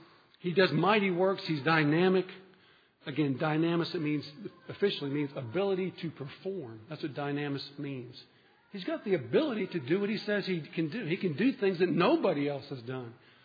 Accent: Trafford, Pennsylvania, United States; If I'm going to go into my hometown, if I go back to Trafford, Pennsylvania, I'm going to go into power of the Spirit.

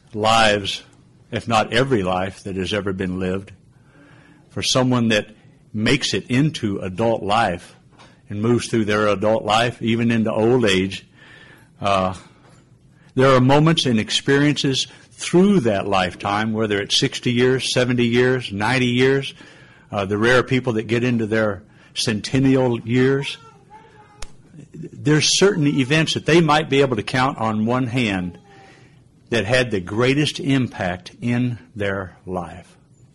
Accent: United States; But I was born and raised in America, and how fortunate I have been.

